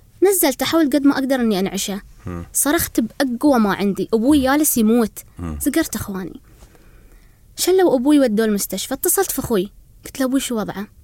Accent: United Arab Emirates; كوني أنا إماراتية

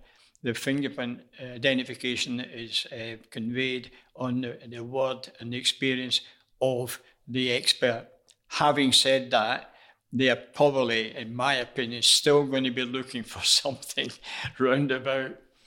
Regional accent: Scotland, United Kingdom; I always quote the example as a Scotsman.

